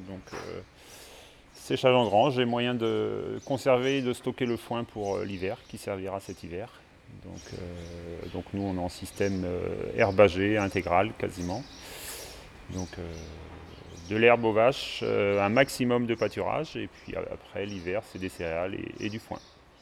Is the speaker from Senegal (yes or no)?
no; Meillac, Brittany, France; also born or lived in Combourg; Je suis né à Combourg, mais j'ai toujours vécu à Meillac.